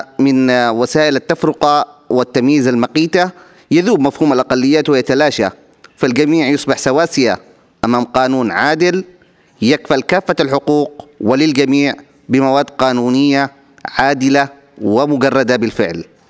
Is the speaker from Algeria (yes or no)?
no; Yemen; تمكنت تلك الدولة أيضا من زرع فتنة مذهبية في بلادي اليمن